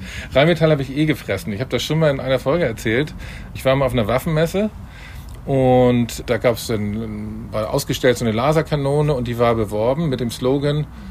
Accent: Hamburg, Germany; Ich sage immer China als Hamburger.

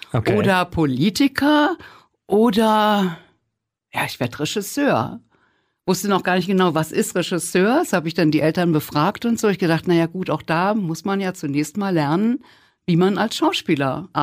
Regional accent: Berlin, Germany; In Steglitz. Tatsächlich in der Wohnung, in der ich jetzt wieder lebe, ja.

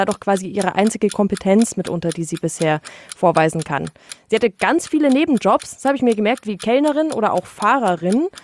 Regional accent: Munich, Bavaria, Germany; als Münchner mit dem MVV

